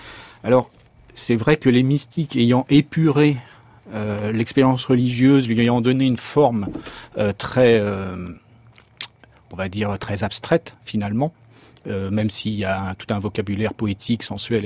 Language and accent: French; France; born there; je suis né en France, j'aurais pu naître ailleurs à telle époque.